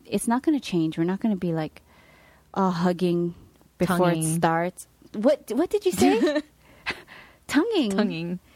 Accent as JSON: {"language": "English", "region": "Hawaii", "country": "United States", "tie": "born or raised there", "said": "I mean, we're born and raised in Hawaii."}